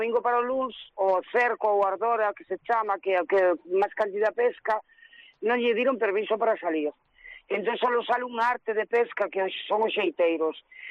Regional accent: Portonovo, Galicia, Spain; Eu acordo de moi nena que nos sentábamos, porque son de Porto Novo, nos sentábamos como por calles ou así

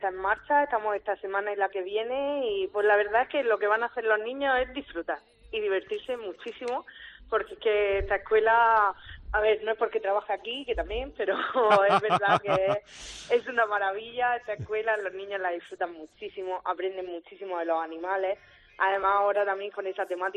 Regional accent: Region of Murcia, Spain; que somos murcianos

